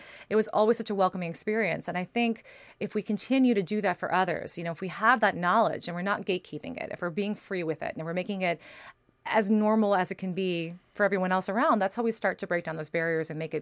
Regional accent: Bronx, New York, United States; Well, you know, I come from the Bronx originally. I'm from the Bronx, New York, and we definitely grew up, you know, on the other side of the tracks

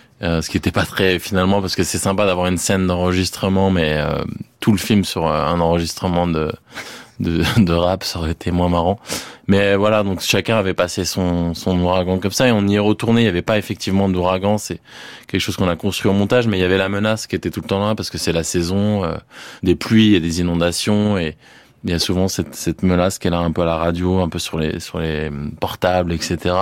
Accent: France; Et elle me dit, vous êtes d'où? Je dis français

